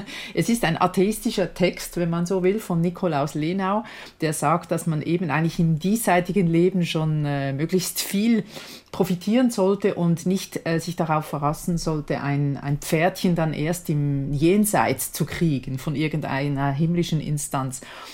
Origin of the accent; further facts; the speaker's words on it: Schwyz, Switzerland; born there; Ich bin in Schwyz geboren, das ist, wie gesagt, ein bisschen weniger, mit weniger Seeanstoß, aber auch im gleichen Tal quasi.